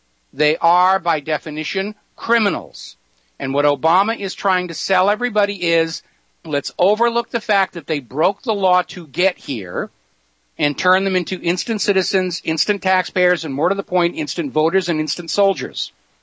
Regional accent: Boston, Massachusetts, United States; Me, personally, I'm from Boston. My family's been in this country since before it was a country.

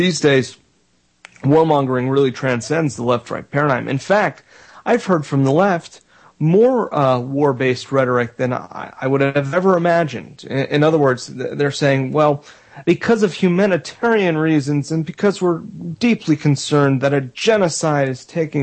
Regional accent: Florida, United States; Republican from my home state here of Florida.

